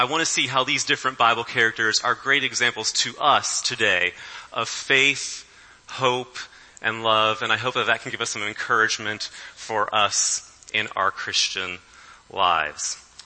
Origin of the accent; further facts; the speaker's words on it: West Virginia, United States; which my mom always appreciated that line since I'm from West Virginia.